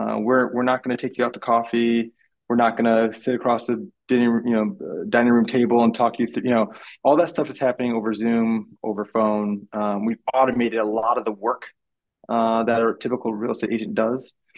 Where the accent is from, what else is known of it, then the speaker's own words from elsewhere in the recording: Detroit, Michigan, United States; I grew up just outside the Metro Detroit, the Detroit area. Grew up dreaming to become an automotive engineer.